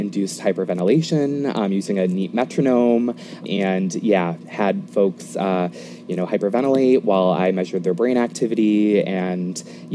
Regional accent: Connecticut, United States; specialty clinic on the Institute of Living's campus in Hartford, Connecticut. So I was able to go back to my home state for my post-bac, which was really nice to reconnect with my family and friends.

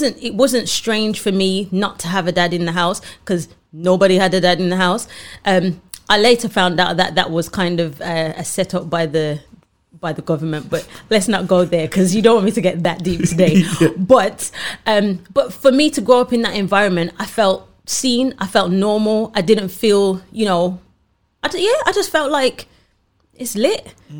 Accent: Birmingham, West Midlands, United Kingdom; Growing up in Birmingham, so I'm not sure if you know, but Birmingham is one of the most multicultural cities, I think, in Europe.

